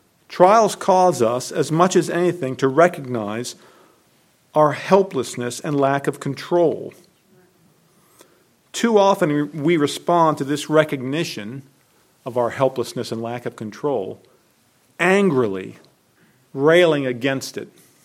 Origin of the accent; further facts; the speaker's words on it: United States; And as an American, I've learned to do that from the culture around me